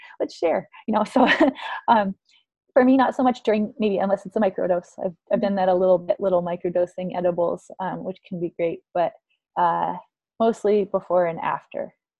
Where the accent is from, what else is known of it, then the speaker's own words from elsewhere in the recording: New England, United States; Like, I grew up in New England, and you know, really rural, very small town, and everyone knows each other.